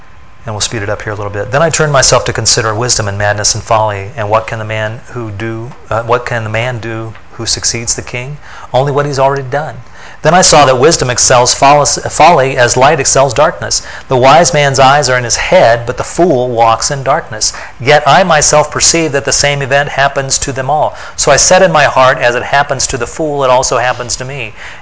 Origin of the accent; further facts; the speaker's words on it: Indianapolis, Indiana, United States; growing up in Indianapolis, I think it was a state law. You know, you had to root for the Hoosiers.